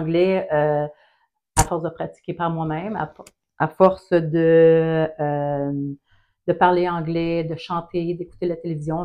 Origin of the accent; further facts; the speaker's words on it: Montreal, Quebec, Canada; born there; Moi, je suis née à Montréal, mais … vous allez comprendre comme quoi que c'est pas québécois. Mais mon père, il est belge